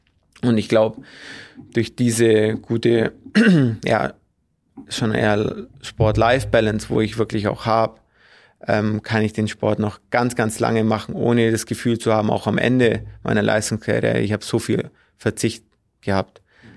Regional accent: Bavaria, Germany; das kommt auch ein bisschen aus bei uns im Allgäu, Feste muss man feiern, wie sie kommen.

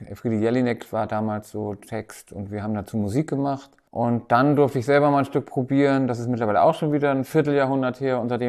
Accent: Timmendorfer Strand, Schleswig-Holstein, Germany; und das ist eben die Lübecker Bucht, dort, wo ich herkomme, Timmendorfer Strand, ist ja direkt die Gegend

